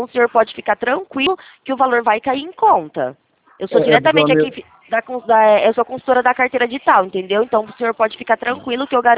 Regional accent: Leme, São Paulo, Brazil; Eu sou de Leme, São Paulo, né, interior de São Paulo.

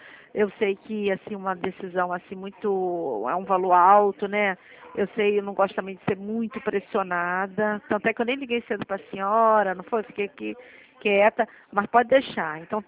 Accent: Rio de Janeiro, Brazil; Eu sou aqui de Vista Alegre, perto de Vila da Penha.

